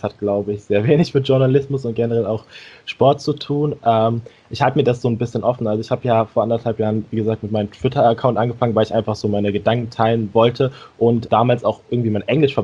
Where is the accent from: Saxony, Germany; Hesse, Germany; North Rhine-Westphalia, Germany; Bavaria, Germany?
North Rhine-Westphalia, Germany; Duisburg; Ich komme aus Duisburg, aus dem eher weniger schönen Ruhrpott